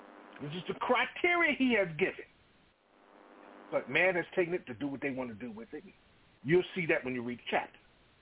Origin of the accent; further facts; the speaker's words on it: Hackensack, New Jersey, United States; Born and raised Hackensack, New Jersey. But you sound like you're from the country. I got country parents, so I got country roots.